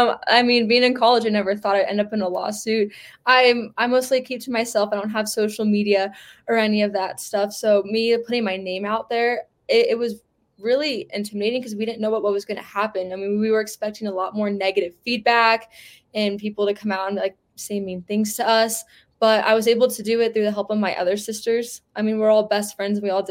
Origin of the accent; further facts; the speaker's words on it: Colorado, United States; I am from Colorado